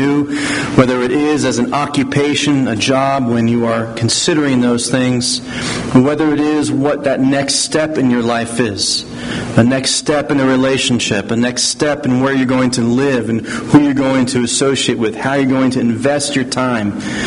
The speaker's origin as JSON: {"language": "English", "region": "Pennsylvania", "country": "United States", "tie": "born or raised there", "said": "I grew up in West Mount Airy in the city, and my neighborhood school was Germantown High School."}